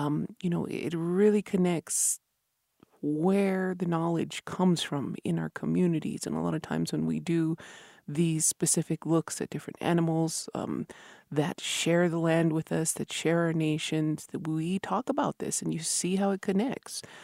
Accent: New Mexico, United States; from Masada Pueblo

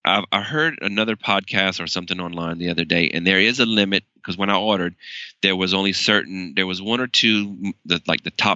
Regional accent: Louisiana, United States; I mean, I'm from Louisiana, and, you know, our weather is Florida weather most of the time.

